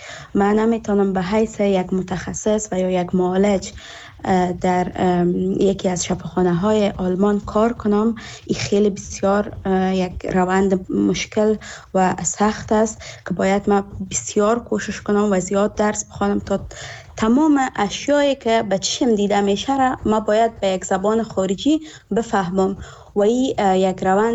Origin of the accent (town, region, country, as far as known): Afghanistan; moved away as an adult; now in Germany